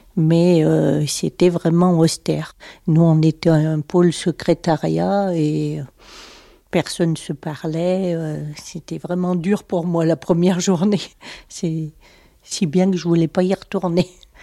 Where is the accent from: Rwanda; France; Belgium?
France; Saint-Étienne, Auvergne-Rhône-Alpes; born there; J'habite à Communet, je suis née à Saint-Étienne.